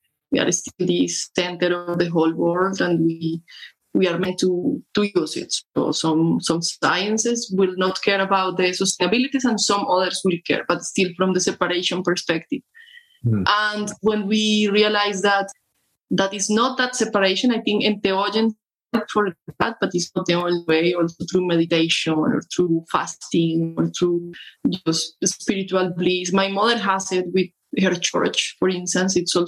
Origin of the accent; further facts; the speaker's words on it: Colombia; I'm from Colombia. I am an ecologist.